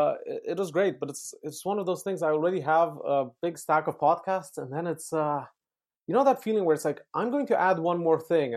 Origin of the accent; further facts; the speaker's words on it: Slovenia; moved away; also born or lived in Yugoslavia; I'm originally from Europe, from Slovenia, though I was born in Yugoslavia. But that country doesn't exist anymore. So now I'm from Slovenia.